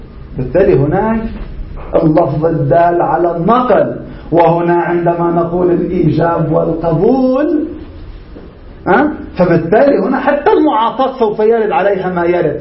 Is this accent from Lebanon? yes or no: yes; Lebanon; نحن عندنا هيك بلبنان